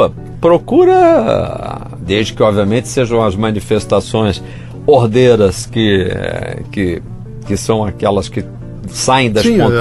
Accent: Brazil; nesse ponto faço uma meia culpa como brasileiro, nós gastamos tempo demais conversando bobagem.

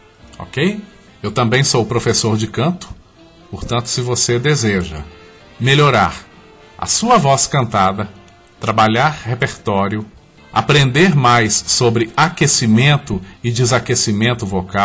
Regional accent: Sete Lagoas, Minas Gerais, Brazil; canção de minha autoria, intitulada … onde eu faço uma homenagem à minha terra natal, Sete Lagoas, Minas Gerais.

